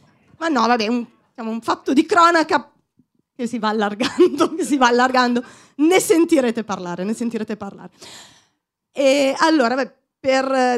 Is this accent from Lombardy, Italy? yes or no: yes; Milan, Lombardy, Italy; Io sono di Milano, sono nata a Milano, sono cresciuta qui e... io sono affezionata a Milano